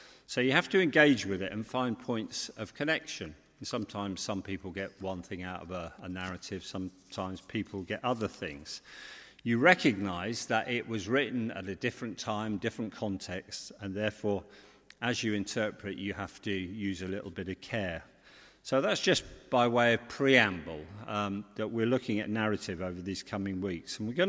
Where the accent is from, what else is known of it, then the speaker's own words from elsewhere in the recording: Reading, South East England, United Kingdom; also born or lived in Leicester; I was living in Leicester at the time, and my father was a Watford supporter. I grew up in Reading, so I've always had an affection for Reading and Watford